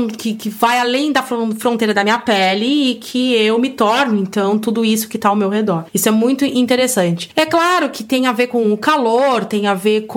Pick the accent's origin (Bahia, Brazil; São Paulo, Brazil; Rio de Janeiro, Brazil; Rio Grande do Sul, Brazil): Rio Grande do Sul, Brazil; Arroio Grande; born there; Mas é o lugar onde eu nasci, uma cidade que se chama Arroio Grande, quase fronteira com o Uruguai